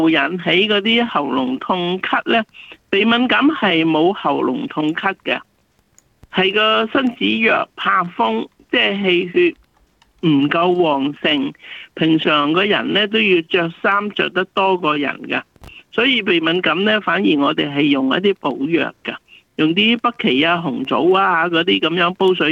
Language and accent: Cantonese; China; 我哋中国人有句话讲咧